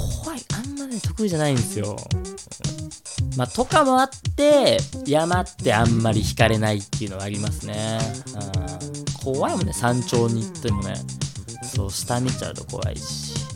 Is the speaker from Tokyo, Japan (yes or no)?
yes; Fussa, Tokyo, Japan; 俺、福生出身、東京のね、福生市出身だから、海って行こうと思わないともうないからさ、山なんてさ、ちょっと歩けばあるからね。